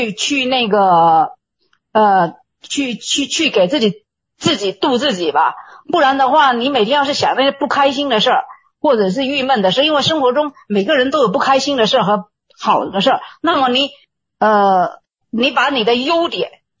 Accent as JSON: {"language": "Chinese", "region": "Guangdong", "country": "China", "lives_now": "Beijing, China", "said": "本来我老家在广东的话"}